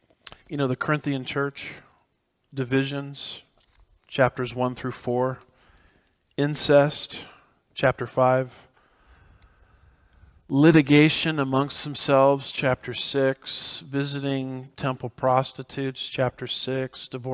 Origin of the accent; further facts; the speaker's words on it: California, United States; But, and I'm from California.